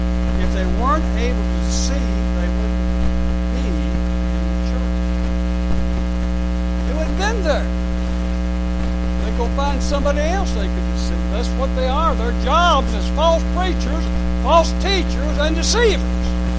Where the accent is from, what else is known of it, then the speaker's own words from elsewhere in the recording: United States; I was born in America. I had nothing to do with it. I'm American because I was born in America.